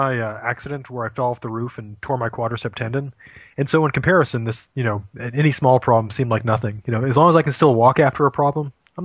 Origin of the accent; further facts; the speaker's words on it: Maine, United States; But I'm originally from Maine.